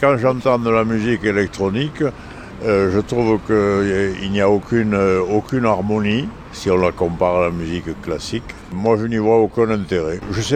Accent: Toulouse, Occitanie, France; born there; J'habite à Toulouse, je suis né à Toulouse et je profite du soleil de Toulouse.

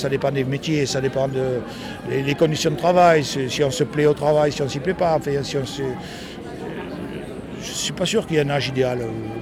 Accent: Toulouse, Occitanie, France; Ah, je suis de Toulouse, moi je suis chocolatine.

